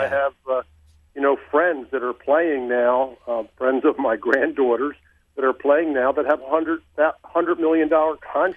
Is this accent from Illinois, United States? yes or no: no; Philadelphia, Pennsylvania, United States; 3 weeks later, I was with the Philadelphia Eagles in my hometown.